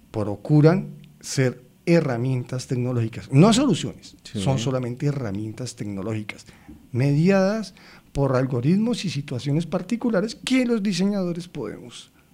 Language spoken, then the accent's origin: Spanish; Valle del Cauca, Colombia; yo soy un ser colombiano, un ser de Ajiaco, un ser costeño, un ser valluno, un ser que me permea tener una cultura